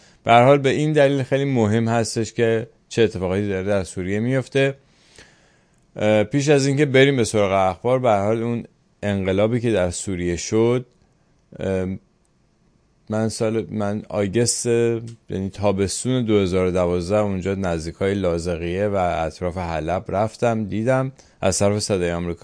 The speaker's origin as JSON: {"language": "Persian", "country": "Iran", "said": "ما ایرانی هستیم"}